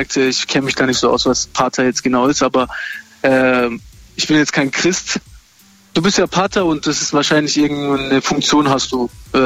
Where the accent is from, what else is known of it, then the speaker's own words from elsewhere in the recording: Stuttgart, Baden-Württemberg, Germany; Aus Stuttgart.